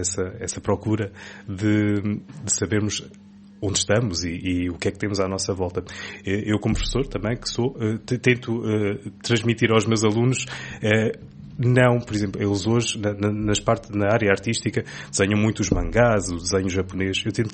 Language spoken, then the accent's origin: Portuguese; Ílhavo, Aveiro, Portugal; de dizermos que somos de Ilhavo, da terra do bacalhau.